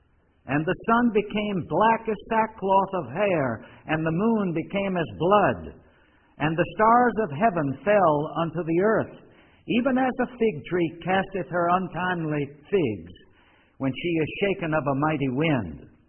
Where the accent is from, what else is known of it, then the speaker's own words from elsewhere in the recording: Richmond, Virginia, United States; We attended the chapel there in Richmond, Virginia, my hometown